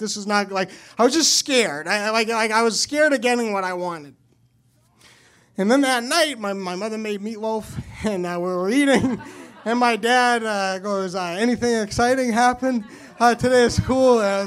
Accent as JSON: {"language": "English", "region": "New Hampshire", "country": "United States", "said": "So I am from New Hampshire."}